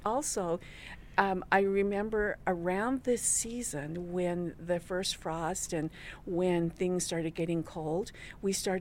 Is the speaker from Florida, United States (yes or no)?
no; Tohatchee, New Mexico, United States; I grew up in Tohatchee, New Mexico. It is around the Four Corners area, probably 80 miles from Shiprock, New Mexico. And yes, I grew up there